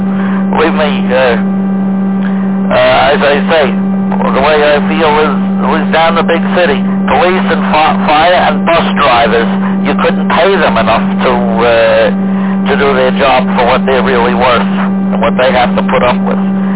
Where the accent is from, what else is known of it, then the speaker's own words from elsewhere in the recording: New York City, New York, United States; moved away as an adult; I know for a number of years I've seen things down in my hometown in New York City, where I spent the first 31 and a half years of my life.